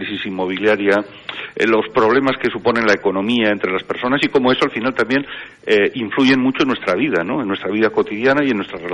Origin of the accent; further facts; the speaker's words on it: Bilbao, Basque Country, Spain; Yo soy de Bilbao y, vamos, yo creo que para Bilbao Castro es un poco como estar en casa